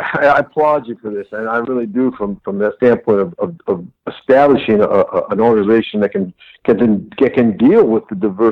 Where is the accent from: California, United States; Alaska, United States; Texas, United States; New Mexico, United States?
California, United States; Los Angeles; I grew up in Rancho San Pedro projects in right there in Los Angeles. It's 20 minutes south of LAX.